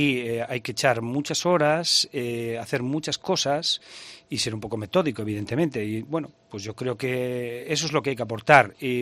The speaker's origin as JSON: {"language": "Spanish", "town": "Jaca", "region": "Aragon", "country": "Spain", "said": "somos muy de Jaca, pero queremos que vengas a vernos"}